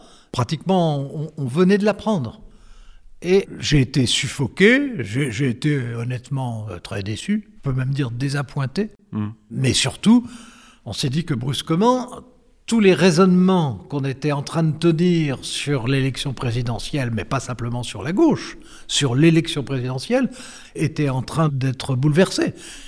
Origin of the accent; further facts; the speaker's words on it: France; Bon, mais on est français, voilà, on est différent.